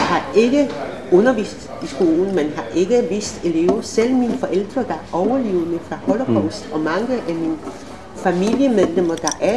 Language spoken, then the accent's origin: Swedish; Łódź, Łódź Voivodeship, Poland; Swedish is a second language; Och jag kommer ju själv från Lodz.